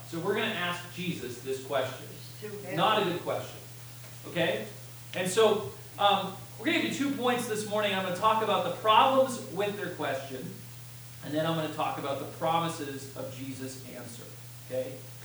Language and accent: English; New England, United States; When I grew up in New England, we had various family members